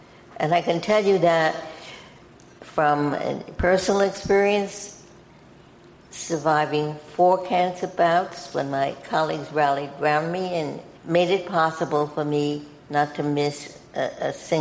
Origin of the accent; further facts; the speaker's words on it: Brooklyn, New York, United States; What we had in common is that we were both born and bred in Brooklyn, New York.